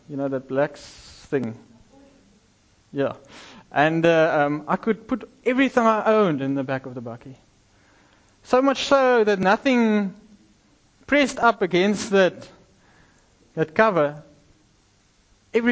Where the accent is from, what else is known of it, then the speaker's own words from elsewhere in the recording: Kimberley, Northern Cape, South Africa; now in Swakopmund, Namibia; I'm actually from Kimberley in the Northern Cape